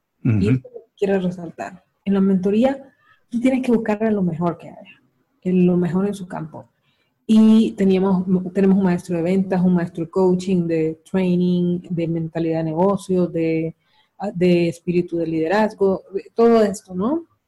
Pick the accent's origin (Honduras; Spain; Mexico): Honduras; en mi país donde yo vivo, que es en Honduras